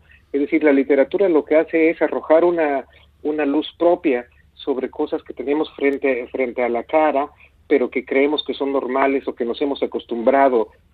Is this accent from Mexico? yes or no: yes; Pachuca, Hidalgo, Mexico; also born or lived in Actopan; yo no diría que es como se habla en Actopan, que es donde yo nací, aunque yo crecí en Pachuca, la capital del estado